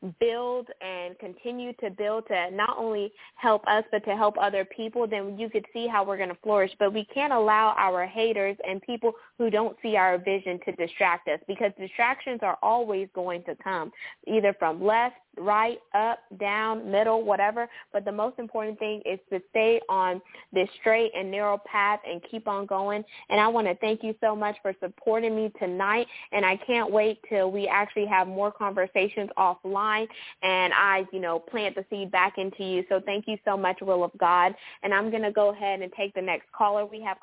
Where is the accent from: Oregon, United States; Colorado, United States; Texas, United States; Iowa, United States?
Texas, United States; Houston; Shout out H-Town. That's my hometown, y'all.